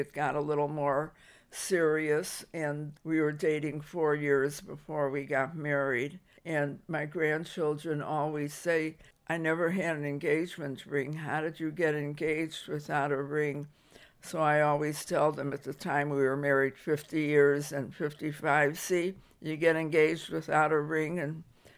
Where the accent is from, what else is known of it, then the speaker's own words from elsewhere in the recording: Chicago, Illinois, United States; now in Niles, United States; Yes, we were born and raised in Chicago, raised our children in Chicago, and 37 years ago we moved to Niles, and that's where we are now, but we've always been in Chicago.